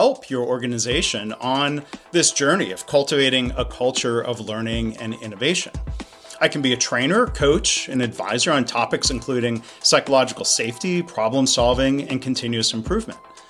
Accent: Michigan, United States; And you can tell Michigan is my home state because I know how to say, it might sound incorrect to people when they see it, but Traverse City, Michigan.

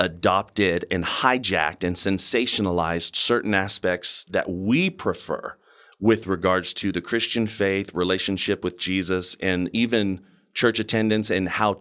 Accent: California, United States; I was raised, we call it the concrete jungle, where I'm from the Inland Empire

